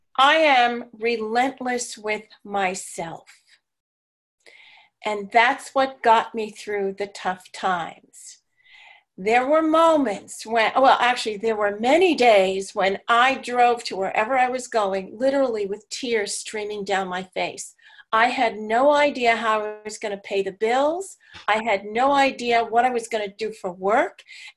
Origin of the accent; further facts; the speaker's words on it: New York, United States; also born or lived in New Mexico; now in Portland, United States; Currently, I live in the Portland, Oregon metro area, and I am originally from New York, so some of you will pick up my accent for sure. And I spent 20 years in New Mexico before coming here.